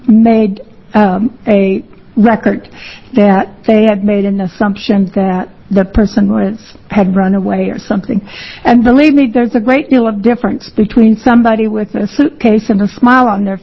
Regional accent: Corvallis, Oregon, United States; I grew up in Corvallis

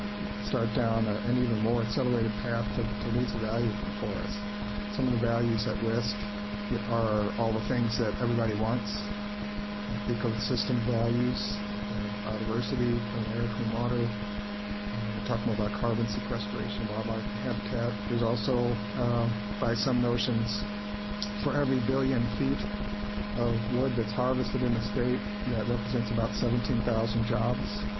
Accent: Midwest, United States; now in Oregon, United States; I grew up in the Midwest, and when I first came out here

